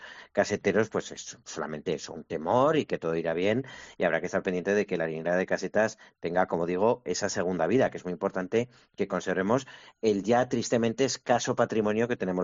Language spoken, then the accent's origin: Spanish; Zaragoza, Aragon, Spain; now in Madrid, Spain; los que vivimos en Madrid, yo madrileño no soy. Yo soy casetero y de Zaragoza.